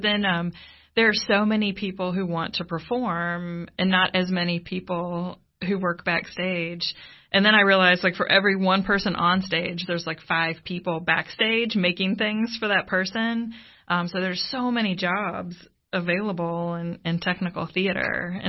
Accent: Kentucky, United States; now in New York, United States; Yes, well, I grew up in Kentucky, and my mom was a high school drama teacher, so I was always helping her out with plays.

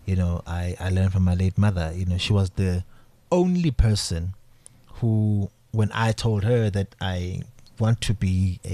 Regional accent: Secunda, Mpumalanga, South Africa; I'm from Mbalentle, Secunda.

